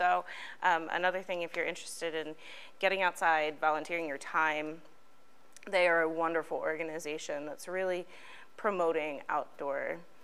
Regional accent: New Oxford, Pennsylvania, United States; At the end of the day, I grew up in New Oxford. I went to school in McSherrystown. My grandmother lived on Clearview Road in Hanover.

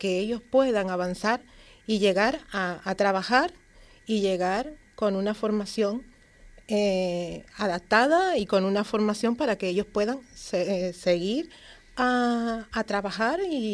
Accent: Canary Islands, Spain; moved away as an adult; now in Fuerteventura, Spain; Y yo vengo de Gran Canaria. Llevo aquí 3 años en Fuerteventura.

